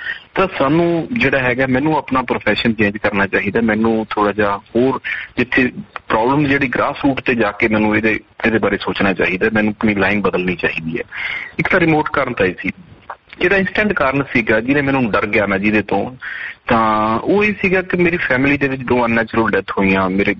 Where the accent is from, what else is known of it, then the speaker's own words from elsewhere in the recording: Songarh Ratte Wala, Punjab, India; ਮੇਰਾ ਪਿੰਡ ਹੈਗਾ ਜੀ ਮੁਕਤਸਰ ਤੋਂ 22 ਕਿਲੋਮੀਟਰ ਸਾਈਡ ਤੇ ਸੋਨਗੜ੍ਹ ਰੱਤੇ ਵਾਲਾ।